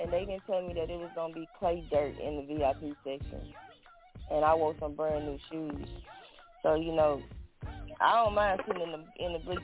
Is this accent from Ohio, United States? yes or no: no; Monroe, Louisiana, United States; now in Calhoun, United States; I'm from Monroe, Louisiana. That's where I'm from. Currently reside in Calhoun.